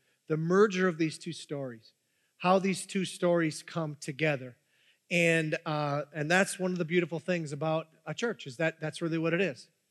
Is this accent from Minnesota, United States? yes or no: yes; Minnesota, United States; I'm from the Iron Range. We call it Iron Range orange juice.